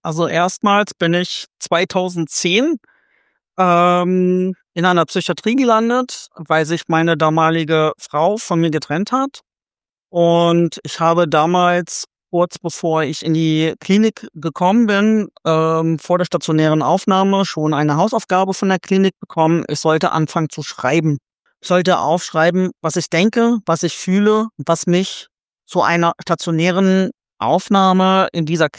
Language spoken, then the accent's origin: German; Garbsen, Lower Saxony, Germany; Ich komme aus Garbsen bei Hannover